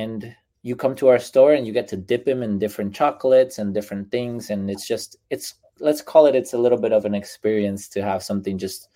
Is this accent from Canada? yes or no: no; Venezuela; English is a second language; moved away as an adult; So I am a immigrant from Venezuela. I've been here half of my life, 20 years now.